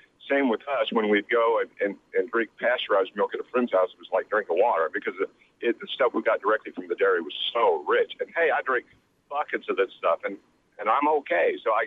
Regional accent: Kansas, United States; this, you know, listening to the show today reminded me when I was a kid growing up in Kansas

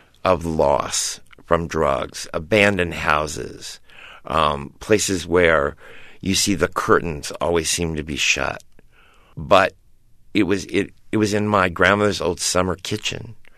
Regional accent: Paris, Missouri, United States; when I grew up in Paris, Missouri, it was a town where it was a town run by merchants. My parents were merchants.

